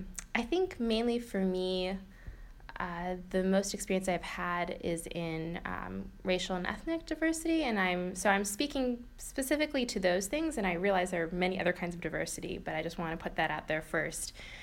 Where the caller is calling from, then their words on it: Chicago, Illinois, United States; and I am being interviewed by …, and we're coming from Chicago.